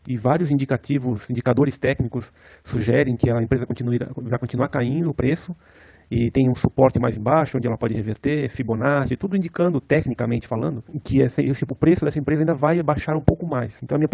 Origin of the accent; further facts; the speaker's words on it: Blumenau, Santa Catarina, Brazil; moved away as an adult; now in São Paulo, Brazil; que sou de Blumenau, Santa Catarina, mas hoje moro em São Paulo, pois sou aviador, trabalho em companhia aérea.